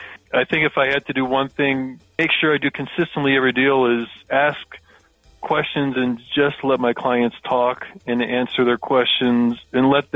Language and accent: English; Florida, United States; now in Colorado, United States; I was born and raised in Florida. I live in Colorado now.